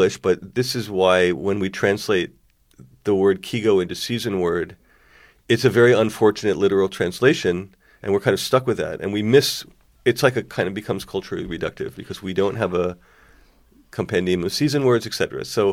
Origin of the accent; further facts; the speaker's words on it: Connecticut, United States; I'm from Connecticut, mm-hmm. where they just our cicadas are buzzsaws.